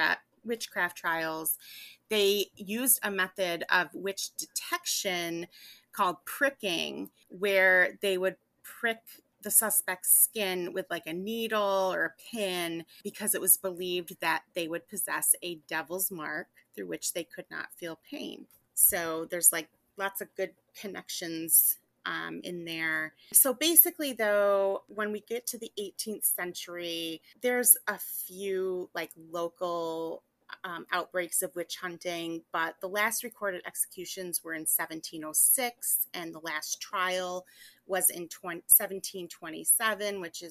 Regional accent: United States; because I'm an American and, you know, I love our witchcraft tradition too.

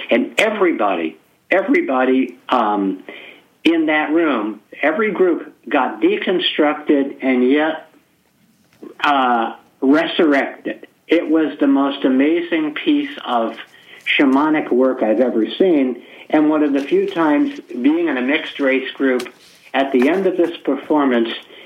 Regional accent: New York, United States; I'm from New York, and my religion as a kid was baseball.

